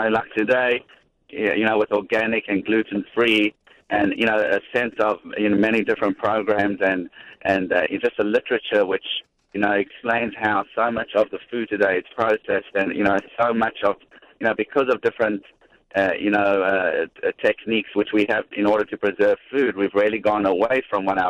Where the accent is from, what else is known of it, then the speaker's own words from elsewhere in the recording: South Africa; now in New York, United States; South Africa originally.